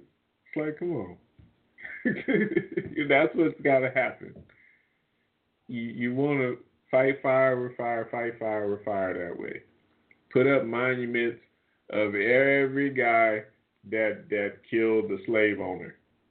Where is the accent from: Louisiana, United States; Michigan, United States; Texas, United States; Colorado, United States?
Louisiana, United States; New Orleans; now in San Francisco Bay Area, United States; I mean, because I am from New Orleans, and so I follow these things